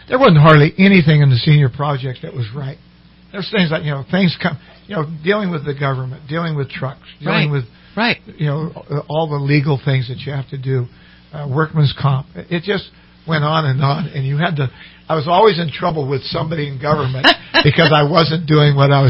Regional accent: Red Bluff, California, United States; I grew up around the Owens family, and they were big cattle. They still are big cattle country people in Red Bluff.

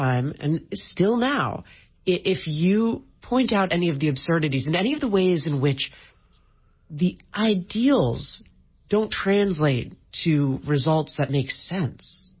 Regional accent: San Francisco, California, United States; I'm from San Francisco. I lived there my whole life.

